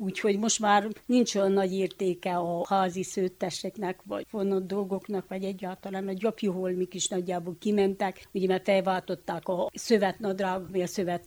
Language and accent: Hungarian; Kápolnás, Romania; also born or lived in Bucharest / Satu Mare; Itt értem a gyerekkoromat, itt is születtem, és itt nőttem fel.